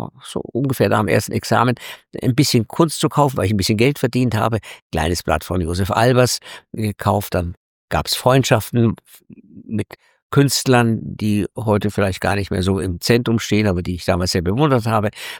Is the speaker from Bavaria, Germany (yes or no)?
yes; Munich, Bavaria, Germany; bin ich Münchner und Sie nicht, was man hören kann.